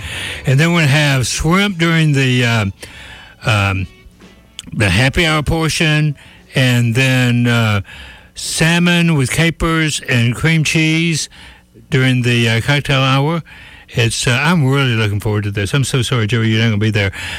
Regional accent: Tallahassee, Florida, United States; I grew up on James Street.

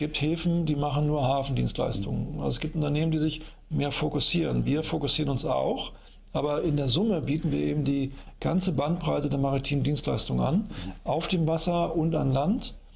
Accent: Berlin, Germany; Ich komme aus Berlin, aus West-Berlin, bin da groß geworden in einem sogenannten Arbeiterhaushalt. Mein Vater war Bohrwerksdreher bei Siemens, also ein Arbeiter, Schichtgänger

